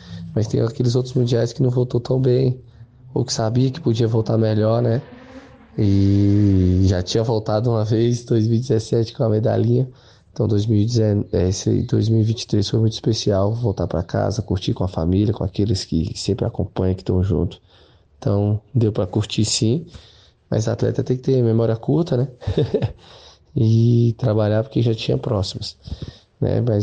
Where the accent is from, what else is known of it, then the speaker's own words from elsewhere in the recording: Brasília, Federal District, Brazil; born there; Eu nasci aqui em Brasília, né? Moro em Sobradinho, né? A cidade satélite que fica ali 23 quilômetros, 20 quilômetros de Brasília de fato, né?